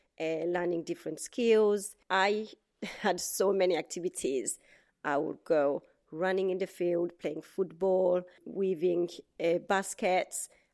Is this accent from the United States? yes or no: no; Uganda; I was born in Uganda. My early school days were in Uganda. I had amazing childhood in Uganda.